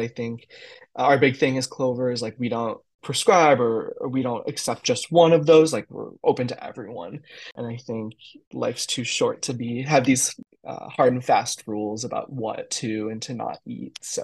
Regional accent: Midwest, United States; especially because I'm from the Midwest, from an Italian family that's very like, you know, meat and cheese heavy.

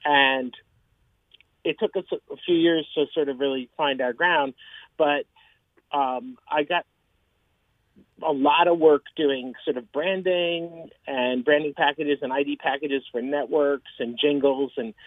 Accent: South Orange, New Jersey, United States; also born or lived in Woodstock; My parents decided to move to New Jersey, to South Orange. And I ended up doing the rest of my growing up in South Orange, but I always loved Woodstock and the area.

